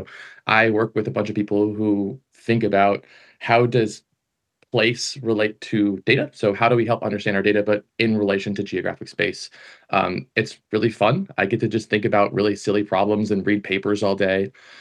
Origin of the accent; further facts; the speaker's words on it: California, United States; I grew up in California. I should have known in the first place.